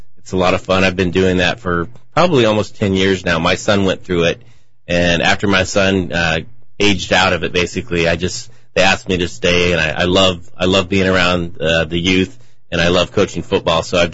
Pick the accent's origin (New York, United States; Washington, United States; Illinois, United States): Washington, United States; Wenatchee; also born or lived in Spokane; Yeah. My family moved here when I was very young. I don't ever remember living in Spokane as a baby. But I grew up in Wenatchee.